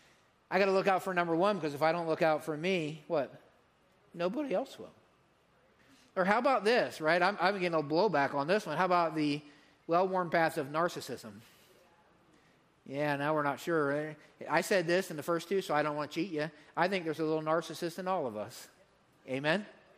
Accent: Pennsylvania, United States; But anyways, I grew up in Pennsylvania. We have these things called mountains over there, all right?

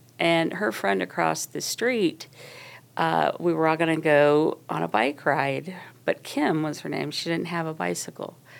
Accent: Akron, Ohio, United States; I grew up in Akron, Ellet area.

